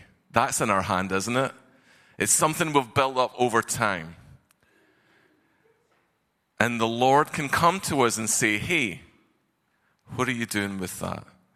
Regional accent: Scotland, United Kingdom; I'm not from here. I'm from Arkansas. That's my accent. And I know I'm about to offend many people when I say, please don't call me Irish. I'm not Irish. I'm the better cousin. I'm Scottish, okay?

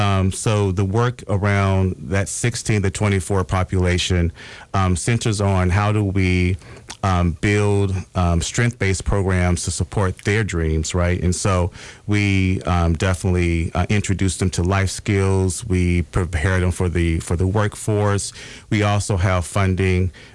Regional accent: Mississippi, United States; I'm originally from Mississippi, so I'm a country boy.

